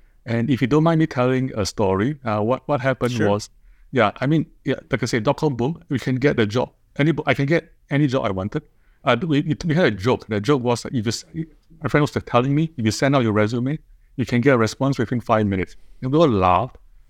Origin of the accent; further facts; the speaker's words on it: Singapore; So I grew up in Singapore, and I was a smart kid.